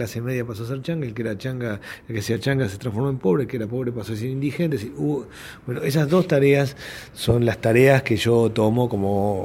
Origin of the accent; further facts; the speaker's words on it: Castelar, Buenos Aires Province, Argentina; born there; Y nací en Castelar. Y misionaba en los que yo entendía que eran los barrios pobres, que eran los barrios pobres de Castelar. Yo vengo a ser alguien como de clase media-baja